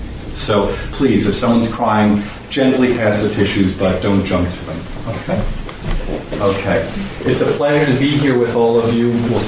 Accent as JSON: {"language": "English", "town": "Huntington", "region": "New York", "country": "United States", "said": "I'm from Huntington, Long Island."}